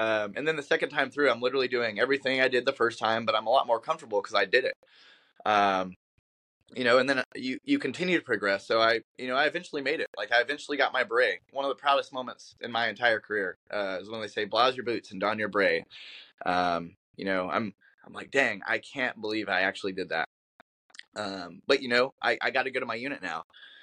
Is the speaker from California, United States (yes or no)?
no; Las Vegas, Nevada, United States; I grew up in Las Vegas, Nevada, big school, 2,500 people.